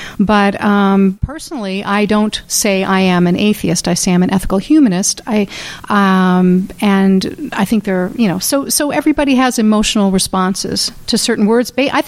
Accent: New York City, New York, United States; now in Chicago, United States; I grew up in New York City. My parents were both from Jewish families.

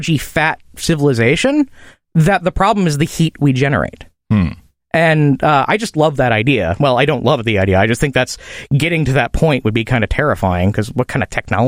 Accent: United States; See, I'm an American.

